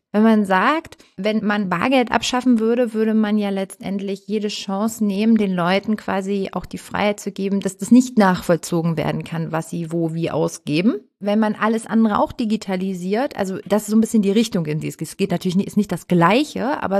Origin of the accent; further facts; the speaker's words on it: Hamburg, Germany; ich bin ja Hamburger.